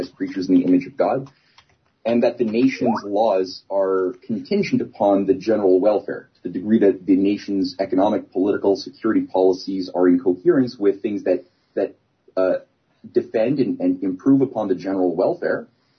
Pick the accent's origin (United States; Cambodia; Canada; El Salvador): Canada; And as a Canadian, I was treated in my schooling experience to not respect that because we're British.